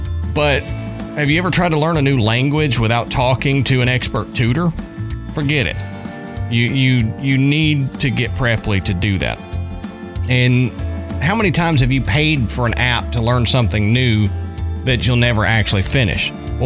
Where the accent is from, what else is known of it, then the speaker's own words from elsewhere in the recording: Texas, United States; also born or lived in Tennessee; I used to know Spanish when I lived in Texas originally. Growing up in Texas, you just kind of absorb it. And so I was fairly well bilingual. Well, I lived in Tennessee for 15 years, and I forgot most of it.